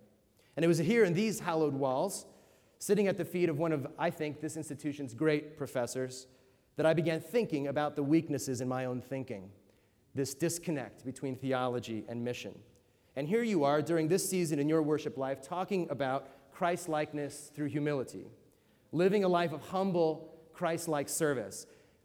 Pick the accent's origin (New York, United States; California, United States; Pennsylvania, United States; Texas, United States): California, United States; Hollywood; I'm from Hollywood, California, and I'm surrounded by amazing musicians all the time.